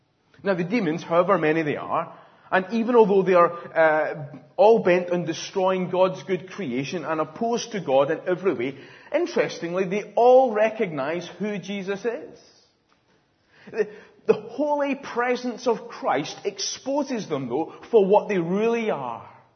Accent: Scotland, United Kingdom; Now, as a Scotsman, it pains me to bring that up, to be honest.

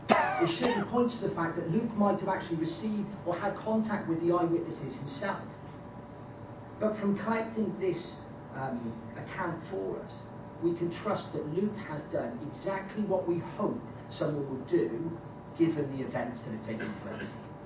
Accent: Wales, United Kingdom; We're Welsh, we say things like that, isn't it?

